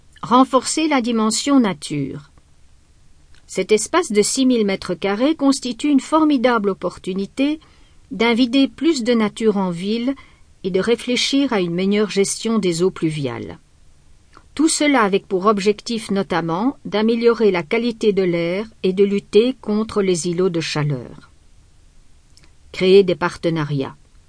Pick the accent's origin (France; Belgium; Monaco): Belgium; Ostend, Flanders; now in Brussels, Belgium; J'ai 77 ans, je suis originaire d'Ostende. Je me suis mariée à Bruxelles.